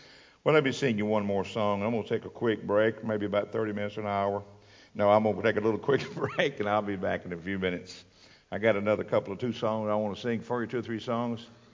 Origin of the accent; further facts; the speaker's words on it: Alabama, United States; I grew up in Alabama. We got in my county where I was raised, there's a slap out and a flea hop, Alabama.